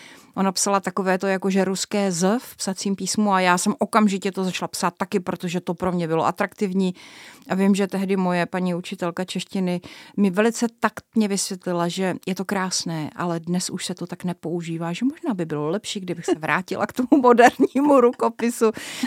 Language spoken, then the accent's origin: Czech; Znojmo, South Moravian Region, Czechia; pocházím ze Znojma, to je docela malé město a je tam krásná knihovna